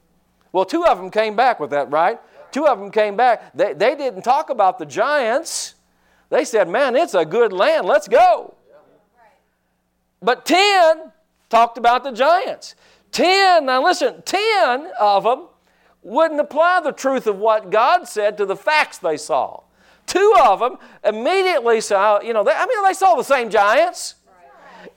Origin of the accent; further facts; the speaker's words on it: Newburgh, Indiana, United States; When I moved here, I found out the east siders and the west siders had a thing going with one another. I was from Newburgh. I didn't care.